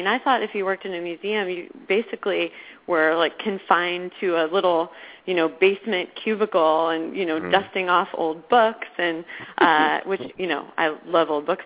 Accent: Ithaca, New York, United States; You know, I'm from Ithaca, New York.

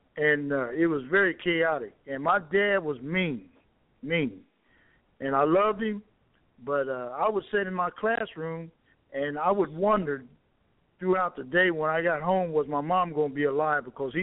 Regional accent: Indiana, United States; First of all, Joe, I came from Indiana, and I came out of a family that there was a lot of things going on

